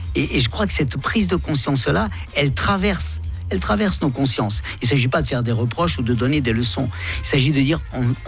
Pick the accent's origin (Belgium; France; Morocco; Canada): France; Corsica; briser le plafond de verre quand on chante, on vient de Corse, ça n'est pas simple.